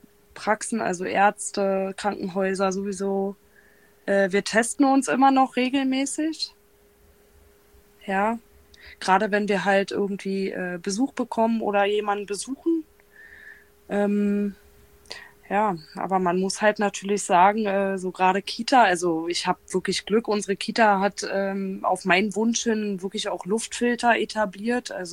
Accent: Berlin, Germany; ich komme aus Berlin

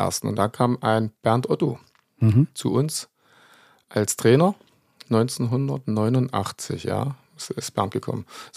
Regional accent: Dingelstädt, Thuringia, Germany; also born or lived in Wachstedt; Also wir sind damals 1974 von Wachstedt nach Dingelstedt gezogen.

